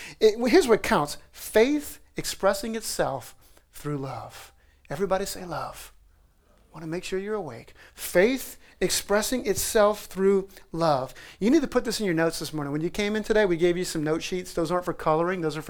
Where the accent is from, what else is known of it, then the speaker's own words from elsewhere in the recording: New Orleans, Louisiana, United States; I grew up in New Orleans, every now and then it kicks in.